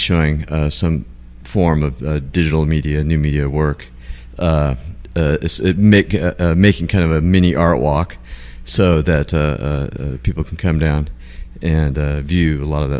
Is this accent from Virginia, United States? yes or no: no; Tarzana, California, United States; Well, when I grew up in Los Angeles, I'm from the San Fernando Valley. I was born in Encino and raised in Tarzana.